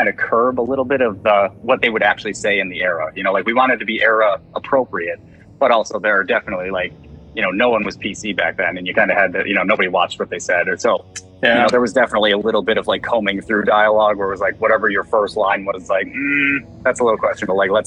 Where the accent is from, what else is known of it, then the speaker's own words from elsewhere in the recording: Milwaukee, Wisconsin, United States; I grew up in the Milwaukee area during the Dahmer days